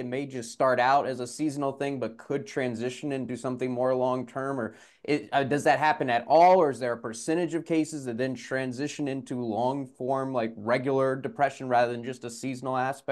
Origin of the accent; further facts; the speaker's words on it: San Antonio, Texas, United States; now in Chicago, United States; winter is a totally different animal in Chicago compared to south Texas, and where I grew up in San Antonio even.